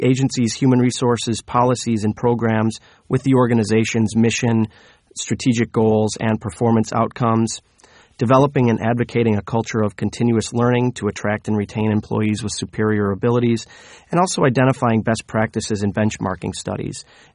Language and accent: English; Rochester, New York, United States; But my career began in the office of Senator D'Amato in my hometown of Rochester, New York.